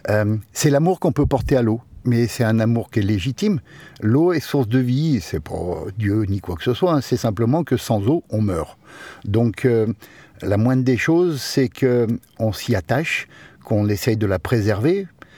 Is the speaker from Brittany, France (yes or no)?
no; Lyon, Auvergne-Rhône-Alpes, France; on est lyonnais de base